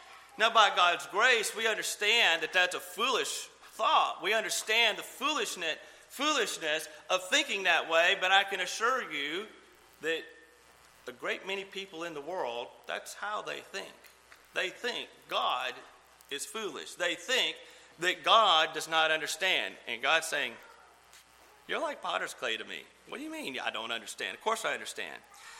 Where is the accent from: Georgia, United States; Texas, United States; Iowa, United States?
Texas, United States; Crosbyton; My hometown of Crosbyton is about, probably from my back porch, about 9 miles away.